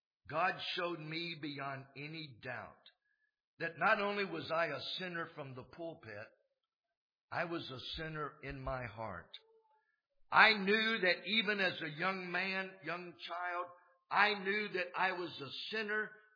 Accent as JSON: {"language": "English", "town": "Clarksville", "region": "Tennessee", "country": "United States", "tie": "born there", "said": "But I was born on November 22nd. I was born in an apartment in Summit Heights, Clarksville."}